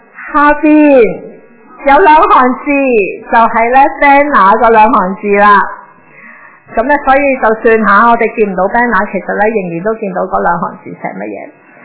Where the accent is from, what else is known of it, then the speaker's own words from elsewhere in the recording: China; 我就想用我们中国人很喜欢的表达方式去引入这个的主题